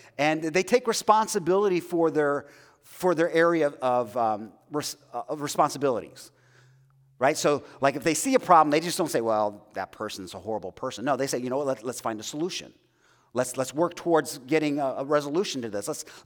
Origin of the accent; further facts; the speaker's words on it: Chicago, Illinois, United States; I grew up in Chicago, so I grew up when Michael Jordan was reigning the NBA.